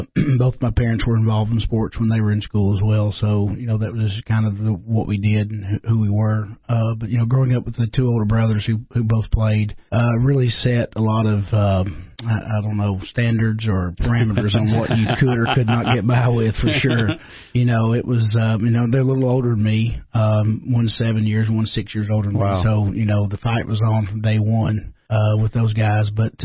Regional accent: Kentucky, United States; You know, growing up in Eastern Kentucky, for sure, that's kind of the hotbed for high school basketball

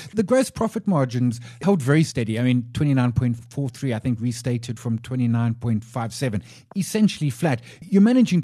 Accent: South Africa; It's tough being a South African consumer right now.

